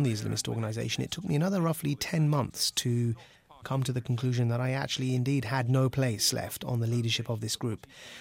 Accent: United Kingdom; I define myself as a liberal, as a Muslim, as a Democrat, as a Briton, as a Pakistani, as a global citizen.

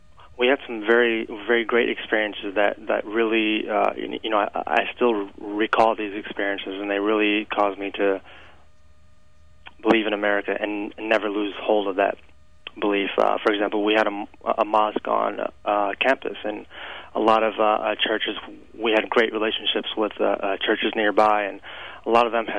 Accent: Springfield, Illinois, United States; moved away as an adult; also born or lived in Chicago; I grew up all my life in Springfield, Illinois, and Chicago was always like a second home to me as well. So I've only been out in the East Coast for about 3 years now.

